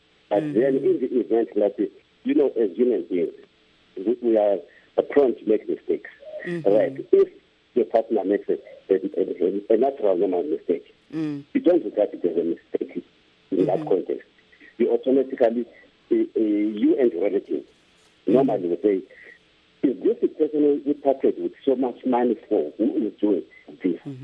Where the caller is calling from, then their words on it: Bulawayo, Zimbabwe; I'm calling from Pokoma, Lawayo.